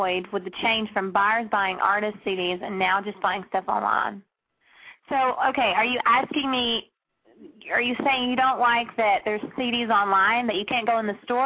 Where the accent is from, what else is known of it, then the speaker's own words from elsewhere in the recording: Georgia, United States; I'm from Georgia. I bleed red and black. I'm a big Bulldog fan, and I love football.